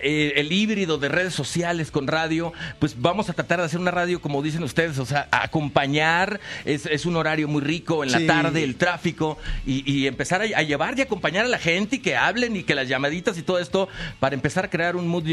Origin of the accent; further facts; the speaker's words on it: Sonora, Mexico; Yo soy de Sonora, nacido en Sonora.